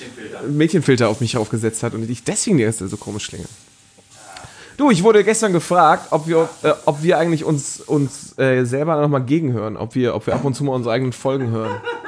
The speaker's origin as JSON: {"language": "German", "region": "Schleswig-Holstein", "country": "Germany", "said": "Ich komme aus Schleswig-Holstein."}